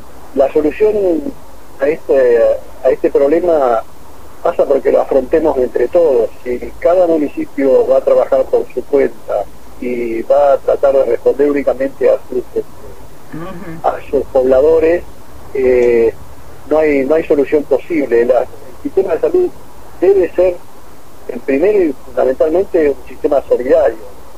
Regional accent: Argentina; en realidad somos argentinos

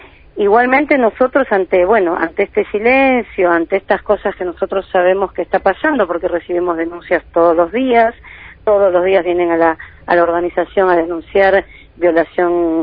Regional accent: Peru

